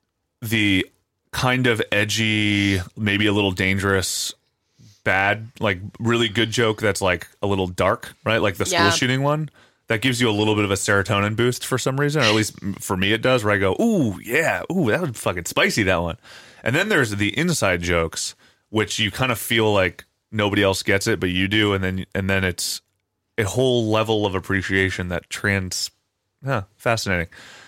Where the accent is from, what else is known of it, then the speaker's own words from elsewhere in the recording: Australia; So, as an Aussie, Americans are always asking me where in Australia there isn't something trying to kill you.